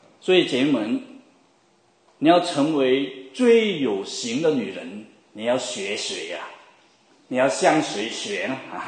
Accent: China; now in United States; 我们中国人好像比较含蓄哦。但是我们来到美国，我们就学到一些鼓励的话哦。

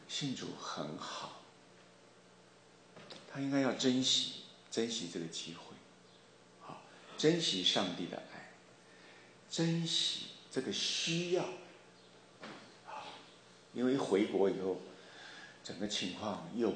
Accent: Taiwan; moved away as an adult; 那我在那里出生，我的大半辈子也都在台湾啊，出生、成长、读书啊，读书，恋爱、结婚、生孩子、工作，全部都在台湾啊，

